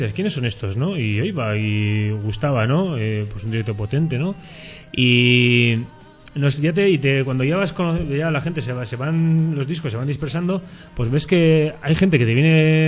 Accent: Amorebieta, Basque Country, Spain; somos de Durango, pero bueno, yo soy de Amorebieta

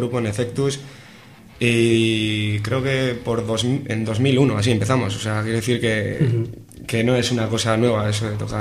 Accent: Busturia, Basque Country, Spain; Somos de Busturia Aldea, más bien, de la zona de Guernica.

